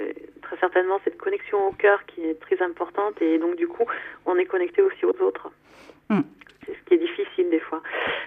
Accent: Côte d’Ivoire; now in Grasse, France; j'habite actuellement à Grasse, dans le 06. Donc c'est le sud-est de la France, mais je suis née et j'ai grandi en Côte d'Ivoire, donc Afrique de l'Ouest.

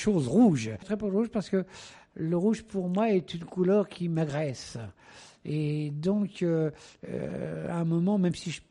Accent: Dieppe, Normandy, France; Parce que je suis normand avant tout. Oui. Moi, je peins d'après ce que j'ai vécu étant jeune. Je suis à l'aise dans les gris, dans les bleus. Moi, j'ai passé ma jeunesse à Dieppe

